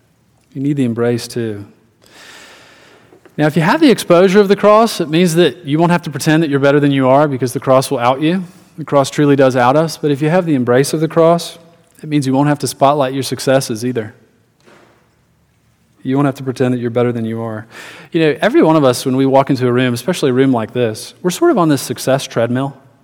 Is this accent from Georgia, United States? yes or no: yes; Atlanta, Georgia, United States; now in Greenville, United States; I said, oh, I grew up in Atlanta. I'm living in Greenville now, so I guess I'm from the South.